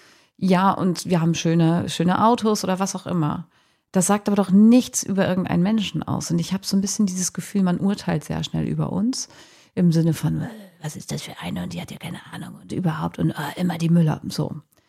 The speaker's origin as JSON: {"language": "German", "town": "Twistringen", "region": "Lower Saxony", "country": "Germany", "tie": "born or raised there", "said": "Aber ich bin auf dem Dorf aufgewachsen, ne? Also Twisting ist wirklich Dorf. Und ich habe ja eben gesagt, Papa hatte eine Tankstelle"}